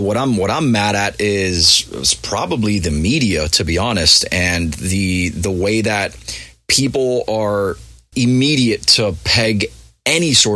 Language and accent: English; Miami, Florida, United States; And I'm like, yeah, dude, I'm … I'm from here. I'm from Miami.